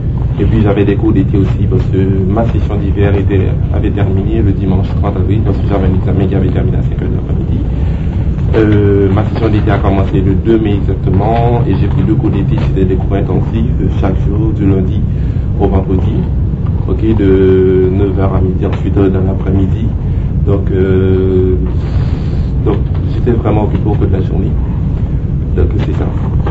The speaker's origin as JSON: {"language": "French", "country": "Haiti", "said": "Je ne connais pas vraiment les règlements de ce pays parce que je viens d'Haïti."}